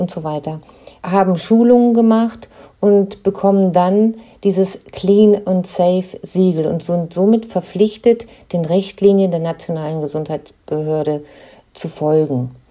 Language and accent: German; Northern Germany, Germany; Ich komme aus Norddeutschland, also ich habe es gerne flach.